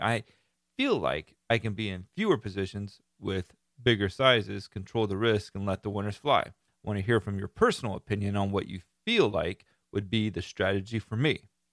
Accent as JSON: {"language": "English", "region": "Florida", "country": "United States", "said": "I give them a good Florida redneck name, being that I am from Florida and live in Florida."}